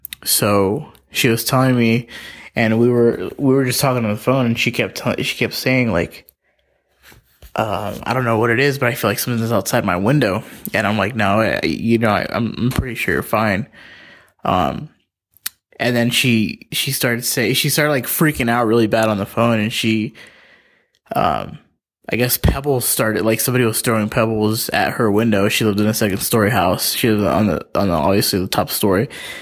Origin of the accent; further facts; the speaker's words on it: Palmdale, California, United States; I'm from Palmdale, California.